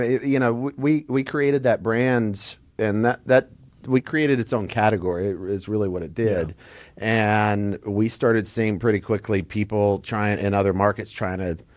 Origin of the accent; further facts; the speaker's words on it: Texas, United States; We're from Texas. We know our steakhouses.